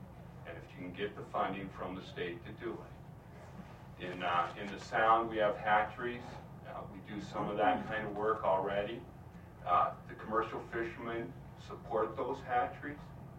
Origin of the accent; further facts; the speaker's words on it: Cordova, Alaska, United States; born there; I was born in Cordova and I've been a commercial fisherman since 1970. My family and I moved to the valley in 1989.